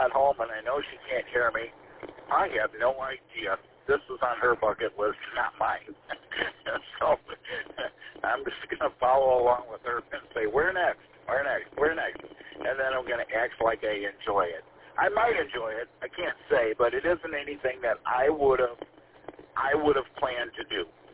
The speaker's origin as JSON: {"language": "English", "town": "Chicago", "region": "Illinois", "country": "United States", "tie": "born or raised there", "said": "because I grew up in the Chicago area"}